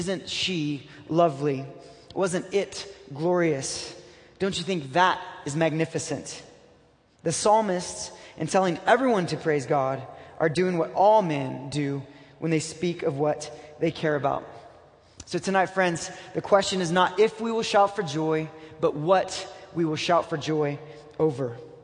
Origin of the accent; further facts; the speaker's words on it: Brazil; I grew up in Brazil.